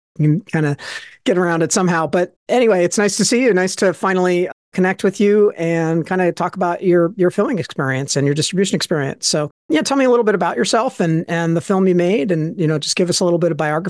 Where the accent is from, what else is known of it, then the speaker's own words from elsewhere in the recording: Boston, Massachusetts, United States; And I grew up in Boston, where, you know, which is known for its aggressive drivers.